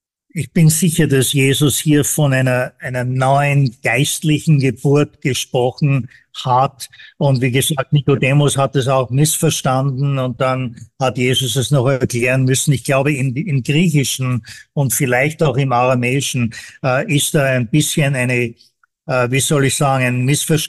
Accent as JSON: {"language": "German", "region": "Vienna", "country": "Austria", "tie": "born or raised there", "moved": "yes", "said": "als gebürtiger Wiener, der doch, also fast mein halbes Leben dort verbracht hat und meine Familie ist zum Teil noch dort"}